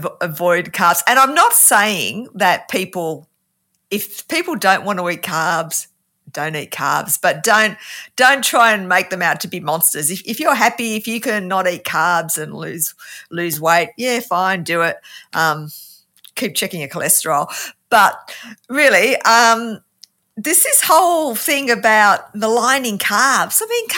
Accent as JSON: {"language": "English", "town": "Ashton-under-Lyne", "region": "North West England", "country": "United Kingdom", "tie": "born there", "accent": "Australian", "said": "do you guys know that I'm actually English?"}